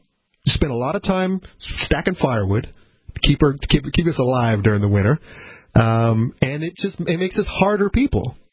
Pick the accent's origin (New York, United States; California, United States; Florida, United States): Florida, United States; But in Florida, but I grew up in Florida, so I mean, there's old people.